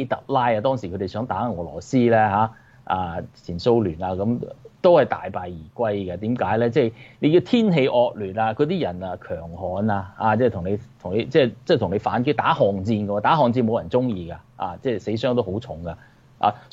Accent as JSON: {"language": "Cantonese", "country": "United States", "said": "你知唔知我哋美國人成日講 plan A plan B 啊嘛"}